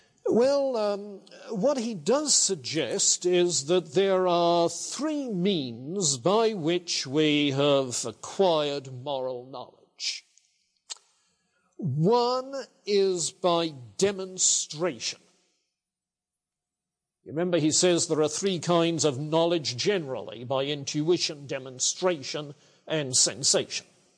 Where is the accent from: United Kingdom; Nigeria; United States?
United Kingdom; Dover, South East England; born or raised there